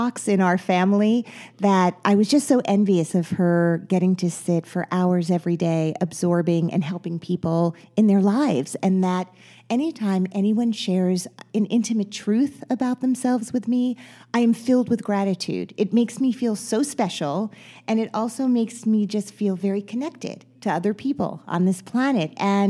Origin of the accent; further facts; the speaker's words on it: Teaneck, New Jersey, United States; I grew up in Teaneck, New Jersey.